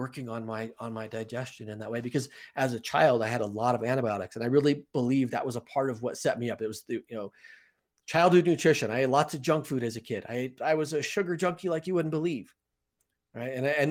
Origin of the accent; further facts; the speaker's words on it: Colorado, United States; I would say that began in about 2008 when I moved back to Colorado, which is my home state.